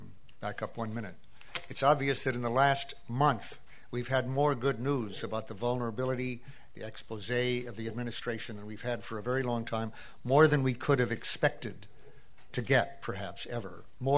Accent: United States; I believe, and I'm sorry to say this as an American

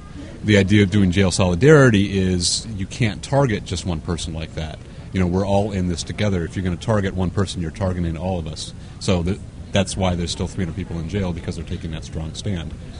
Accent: Indiana, United States; I was born and raised in Indiana and in a liberal Democrat family.

